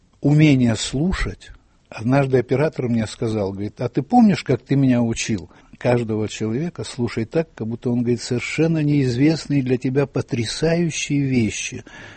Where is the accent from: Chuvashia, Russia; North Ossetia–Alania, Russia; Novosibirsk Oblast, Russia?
North Ossetia–Alania, Russia; Vladikavkaz; born there; Я родился во Владикавказе. Мы прошли всю войну в оккупации.